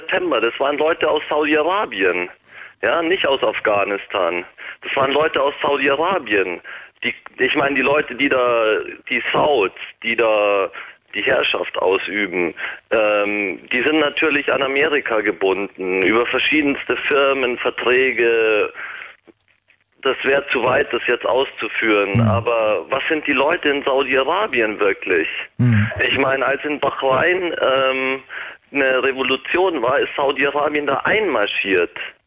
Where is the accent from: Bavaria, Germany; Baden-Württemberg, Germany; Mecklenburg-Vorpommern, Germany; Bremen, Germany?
Bavaria, Germany; Munich; also eigentlich komme ich aus München